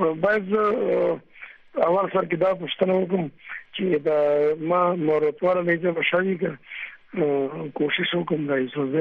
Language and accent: Pashto; Khyber Pakhtunkhwa, Pakistan; accent: Marwat; زه د خپلې لهجې چې خبرې کوم دا زما خپله لهجه ده مروتواله.